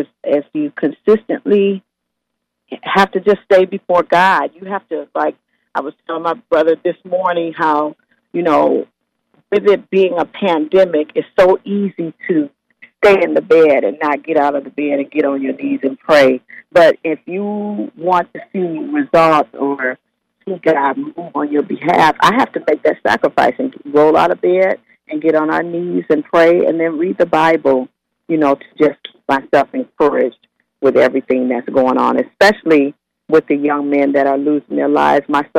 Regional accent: Michigan, United States; now in Akron, United States; I came from Michigan to become an Ohio resident through my employer.

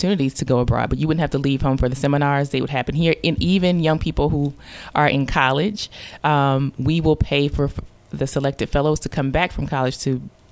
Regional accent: Albany, Georgia, United States; I'm from Albany, Georgia, originally

